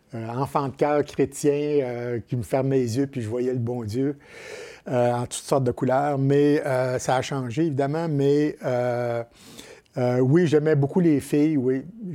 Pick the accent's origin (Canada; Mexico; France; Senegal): Canada; Charette, Quebec; also born or lived in Shawinigan; nominalement, je suis né à Shawinigan, mais mon premier lieu de résidence, puis je suis fier de le dire, c'est un petit village qui s'appelle Charette, Notre-Dame-des-Neiges de Charette, qui est à côté de Saint-Élie-de-Caxton